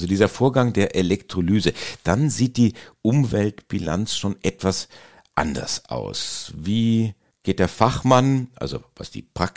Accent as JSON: {"language": "German", "country": "Germany", "said": "Ich glaube, ich bin da, als Deutscher bin ich da kein Einzelkind. Das geht vielen von uns so."}